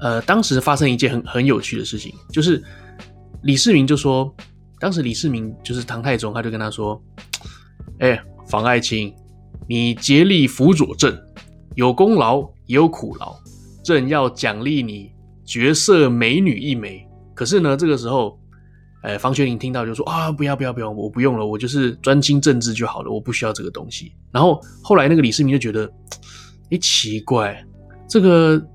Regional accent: Taiwan; 我们台湾人太乱来了，就香港跟台湾人都太自由了才会这个样子

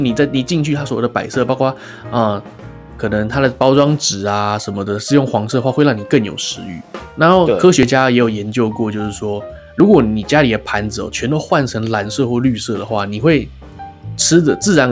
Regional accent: Taiwan; 我是台湾人，我就对珍珠就还好嘛

